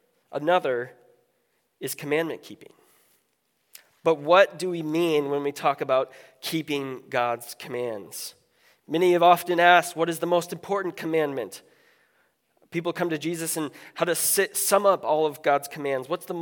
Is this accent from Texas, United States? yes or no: no; Iowa, United States; I grew up in Iowa where hockey was like not a thing. I grew up like 15 minutes from the Minnesota border